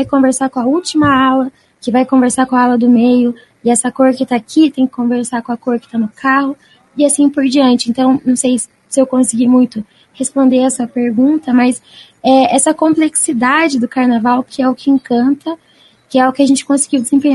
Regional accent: São Paulo, Brazil; now in Curitiba, Brazil; eu não sou de Curitiba, né? Sou do interior de São Paulo.

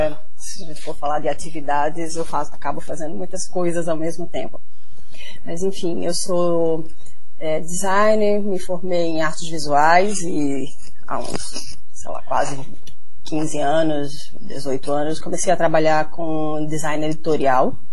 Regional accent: Pernambuco, Brazil; now in Curitiba, Brazil; Dizer que eu sou pernambucana, mas que estou em Curitiba há 16 anos, então faz parte dessas escolhas, assim, né? Então, por exemplo, nascer pernambucana não foi uma escolha minha, mas eu quis ser pernambucana, né? Eu adotei Pernambuco

